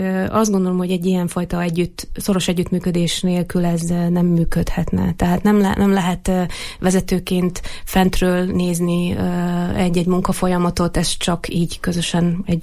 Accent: Erdőtelek, Heves, Hungary; édesapám ő erdőtelekközségnek volt a vezetője 17 évig, én onnan származom

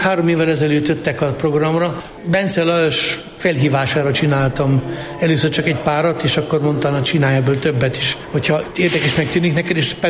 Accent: Csente, Prekmurje, Slovenia; also born or lived in Hármas; De mégis az volt a szerencsém, hogy Csente faluban nőttem fel, 13. évig, akkor pedig hármas faluba költöztem

